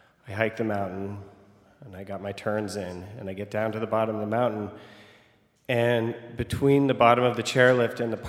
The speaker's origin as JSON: {"language": "English", "region": "Vermont", "country": "United States", "said": "So I am from Vermont, and I love living in Vermont. And in order to love living in Vermont, you really need to love winter."}